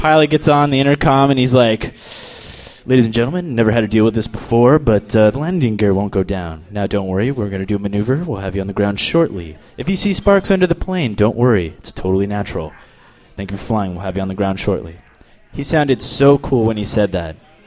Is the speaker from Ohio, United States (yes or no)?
no; El Paso, Texas, United States; now in Washington, United States; I'm from El Paso, Texas.